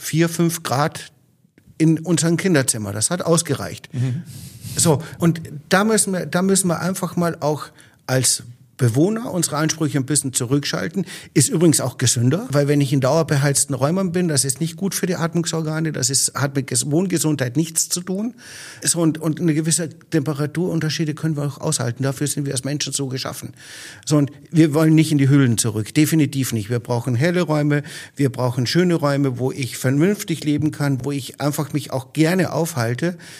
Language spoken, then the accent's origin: German; Austria; ich komme ja aus Österreich, ich komme vom Bauernhof. Unser Haus war aus dem 16. Jahrhundert. Wir haben einen großen Tischherd da drin gehabt in der Küche.